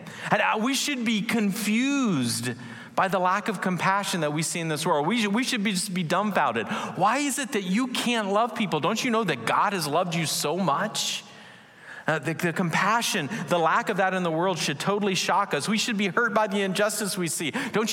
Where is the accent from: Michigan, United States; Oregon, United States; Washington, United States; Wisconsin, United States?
Washington, United States; Seattle; now in Santa Maria, United States; I came from Seattle, born and raised in kind of the south area. So California was very, very new to me, very new.